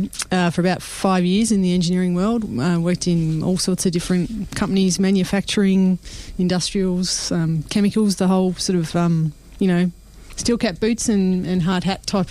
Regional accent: Sydney, New South Wales, Australia; I reckon I was still in Sydney because I'm from Sydney

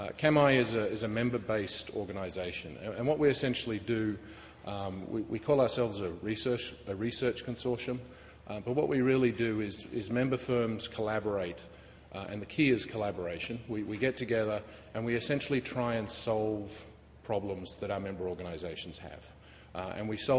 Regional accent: Australia; moved away as an adult; now in United States; I don't sound like I'm from America. I'm actually from Australia. Went to the US for 6 months, 15 years ago, and I'm still there.

